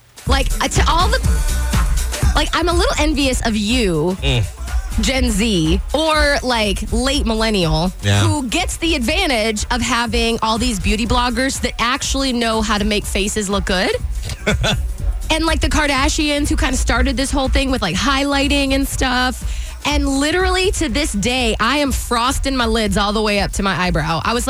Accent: Ohio, United States; Yeah, and I mean, I'm from Ohio. Come on.

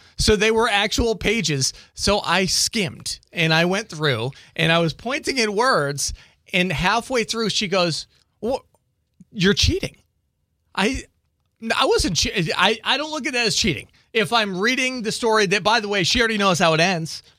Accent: Boston, Massachusetts, United States; Because the Cleveland Cavaliers are playing the Boston Celtics, my team, my hometown team, from when I grew up.

